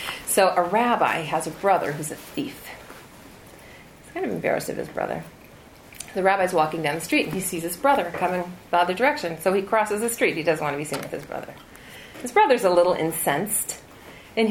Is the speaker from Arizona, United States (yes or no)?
no; Wisconsin, United States; born there; So Michigan and Wisconsin. I was born in Wisconsin.